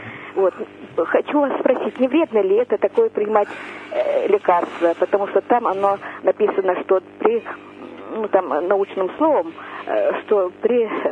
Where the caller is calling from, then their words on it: Rostov Oblast, Russia; Мне 67 лет. Я звоню из Ростовской области.